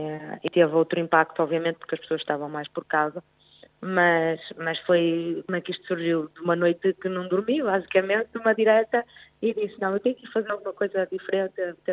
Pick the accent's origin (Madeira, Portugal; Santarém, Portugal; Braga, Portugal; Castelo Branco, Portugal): Braga, Portugal; Guimarães; eu sou daqui natural de Tens Guimarães